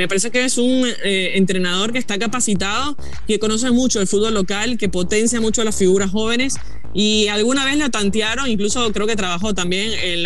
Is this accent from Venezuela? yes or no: yes; Venezuela; para nosotros como obviamente como venezolanos